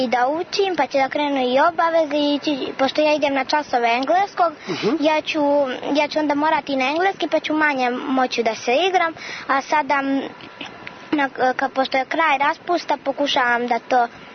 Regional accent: Gornji Milanovac, Šumadija and Western Serbia, Serbia; Ja sam iz Gornjeg Milanovca, ali sam sada došla s, kod bake.

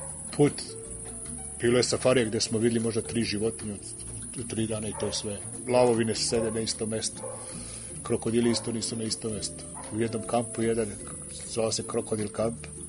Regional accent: Niš, Southern and Eastern Serbia, Serbia; now in Switzerland; Pa iz Niš sam pošao, a došao sam do Švajcarske.

